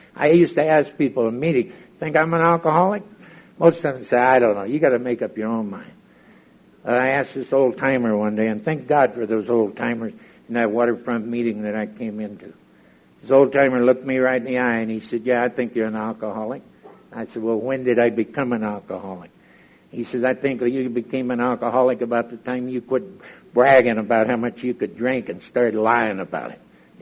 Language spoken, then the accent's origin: English; Arkansas, United States; also born or lived in Texas; But I was born in Texas. My father got killed and shipped me off to Arkansas to live on a farm with my grandmother. Right out of Hot Springs